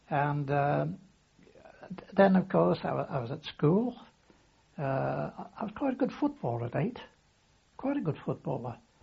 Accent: Barry, Wales, United Kingdom; born there; I was born actually in Bury in South Wales. The date was March the 4th, 1898.

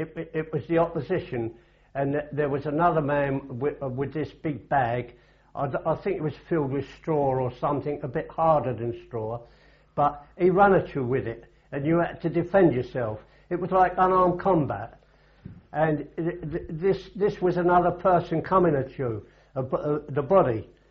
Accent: England, United Kingdom; To me as an Englishman

